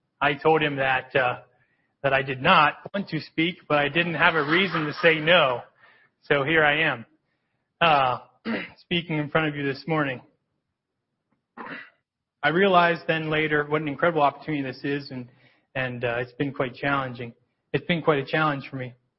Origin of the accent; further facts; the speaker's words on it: Pennsylvania, United States; So I'm from Lancaster County, so when I meet somebody, there's two things that I want to know right away